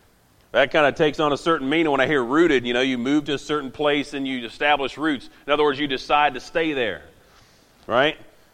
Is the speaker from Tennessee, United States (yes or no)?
no; Indiana, United States; now in Virginia, United States; it seemed kind of weird for me to say I'm from Indiana anymore, because, well, I've lived in Virginia longer than I have in Indiana.